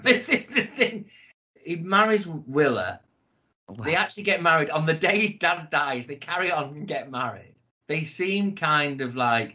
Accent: Dundee, Scotland, United Kingdom; So, that's where I'm from. I'm from Dundee.

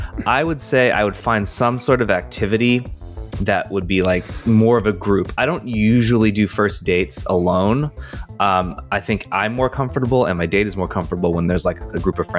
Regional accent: California, United States; if it was like a hometown where I am now, it was usually a football game because my high school is a football power, Palma.

